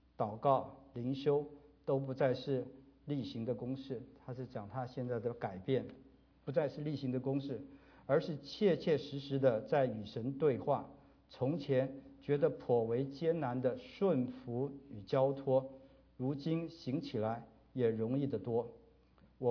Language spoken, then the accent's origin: Chinese; Taiwan; 我们来自台湾，那里亲友众多